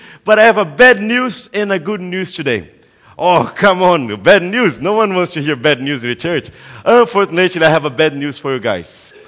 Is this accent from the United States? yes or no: no; Brazil; English is a second language; I'm from Brazil.